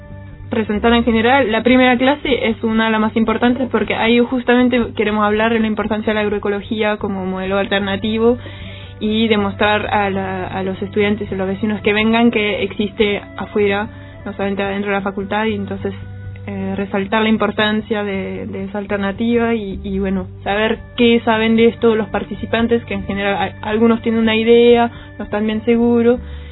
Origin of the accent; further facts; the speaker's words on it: France; Spanish is a second language; moved away as an adult; now in Argentina; Bueno, sí, tengo un acento que me queda todavía. Soy de Francia, pero no estoy en intercambio, vivo acá hace 3 años